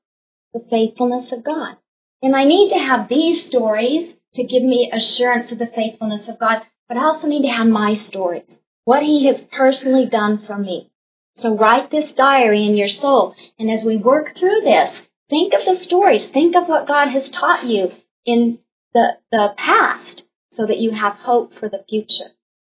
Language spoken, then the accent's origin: English; Arizona, United States; Because I grew up in Arizona with, you know, not peaches and plums. That stuff wouldn't grow where I live, but oranges did.